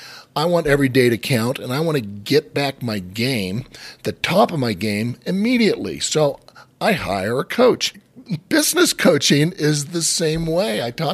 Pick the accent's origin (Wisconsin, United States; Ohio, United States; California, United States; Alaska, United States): California, United States; As I talk about, I'm from California. I've been skiing all my life.